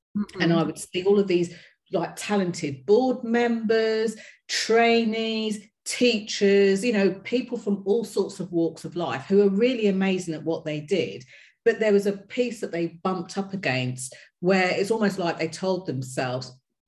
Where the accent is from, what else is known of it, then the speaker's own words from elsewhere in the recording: United Kingdom; accent: British; I'm speaking to an American, my accent will get even more British as we go through this.